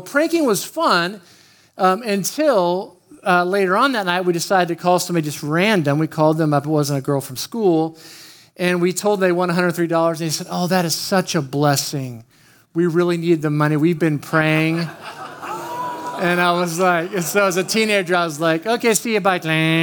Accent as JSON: {"language": "English", "town": "Oklahoma City", "region": "Oklahoma", "country": "United States", "tie": "born or raised there", "said": "And I grew up in Oklahoma City area, and there was a station called KJ103."}